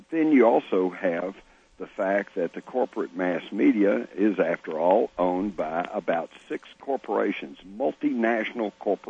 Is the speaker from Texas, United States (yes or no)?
yes; Texas, United States; Well, excuse me, I grew up in Texas. We all had guns. We took guns to school.